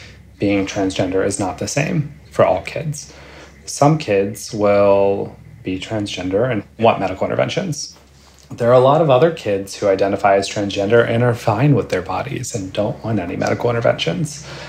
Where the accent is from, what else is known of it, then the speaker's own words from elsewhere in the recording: Pittsburgh, Pennsylvania, United States; I grew up in Pittsburgh in a community that wasn't accepting of gay people.